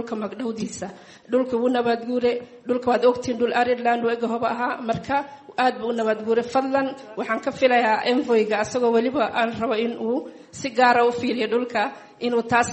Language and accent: Somali; Dadaab, Garissa County, Kenya; aniga waxaan ka soo jeedaa degmada Dadaab